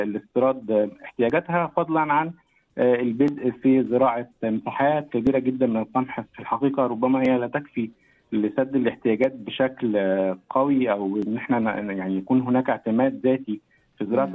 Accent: Egypt; وباعتباري أن أنا مصري

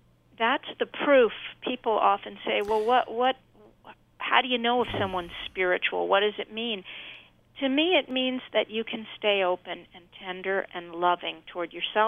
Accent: New York, United States; You know how after 9/11, since I'm a New Yorker, I mean the vibe in the city was one of so much love

